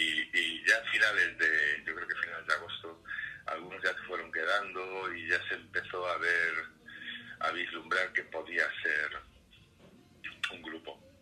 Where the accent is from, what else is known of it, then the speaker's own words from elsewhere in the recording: Galicia, Spain; los gallegos de verdad, somos gallegos